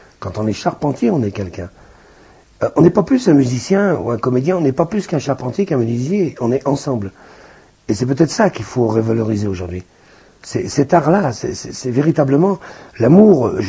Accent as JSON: {"language": "French", "town": "Bron", "region": "Auvergne-Rhône-Alpes", "country": "France", "tie": "born or raised there", "said": "moi, j'ai grandi à Bron, justement, à l'UC7"}